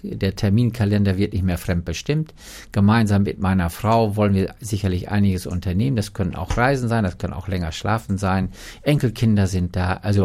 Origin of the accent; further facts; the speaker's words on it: Neuenhaus, Lower Saxony, Germany; Als Kind und Jugendlicher bin ich aufgewachsen in Nährlage